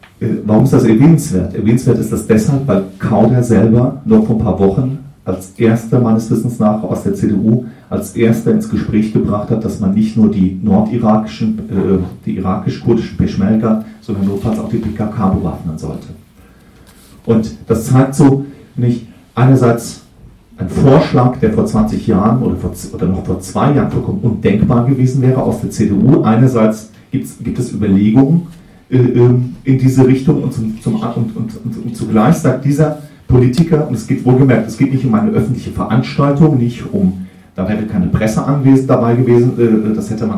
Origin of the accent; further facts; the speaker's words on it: Rüsselsheim, Hesse, Germany; Es gab in Rüsselsheim, wo ich aufgewachsen bin, Ende der 80er Jahre